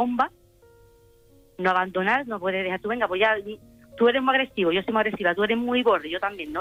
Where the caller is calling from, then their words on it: Marbella, Andalusia, Spain; Mira, soy de Marbella, de Málaga.